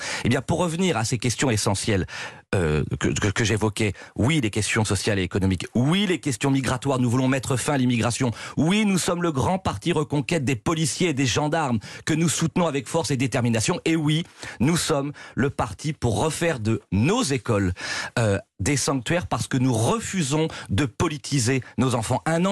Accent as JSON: {"language": "French", "country": "France"}